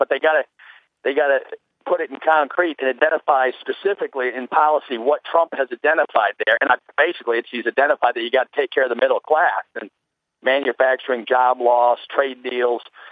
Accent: Virginia, United States; I'm from Virginia.

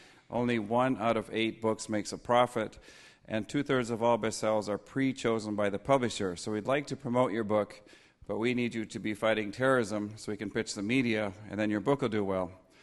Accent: Montana, United States; I'm from Montana, so I thought, boy, I'm right back at home now.

